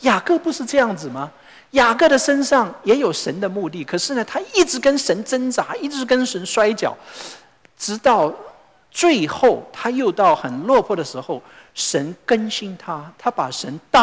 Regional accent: China; 我们中国人讲幸福

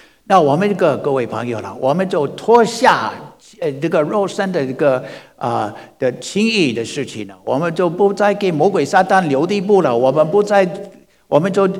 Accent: United States; 你跟我们美国人来说我是基督徒的

